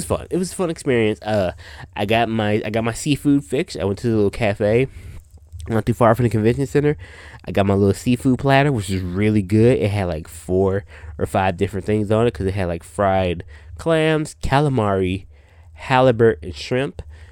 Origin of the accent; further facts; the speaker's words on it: Chicago, Illinois, United States; I've done, like, a lot of my stuff, Chicago, I'm from Chicago, so I do a lot of stuff in the Chicagoland area and things like that.